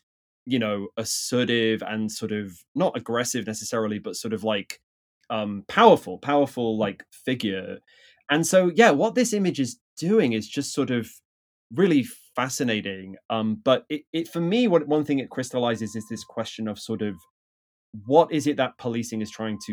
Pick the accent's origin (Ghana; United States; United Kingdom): United Kingdom; England; I grew up with carnival in England, which is sort of the West Indian Afro-Caribbean carnival, right?